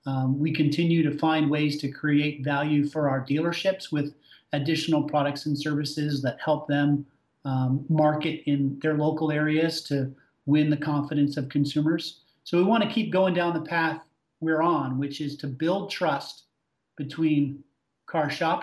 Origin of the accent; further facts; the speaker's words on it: New Jersey, United States; moved away as an adult; I was born and raised in New Jersey. I lived in New Jersey until I was almost 30. And so I've been away from New Jersey for the Northeast now for 20 years.